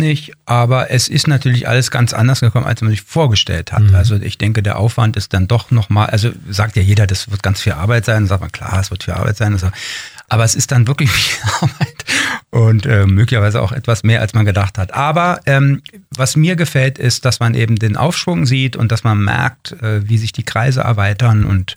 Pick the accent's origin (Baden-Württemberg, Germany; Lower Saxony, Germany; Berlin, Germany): Berlin, Germany; born there; also born or lived in Rhineland; Meine Geburtsstadt ist natürlich Berlin und ich muss sagen, ich bin einmal weg gewesen aus Berlin. Da habe ich 4 Jahre im Rheinland gewohnt und ich bin reumütig zurückgekehrt.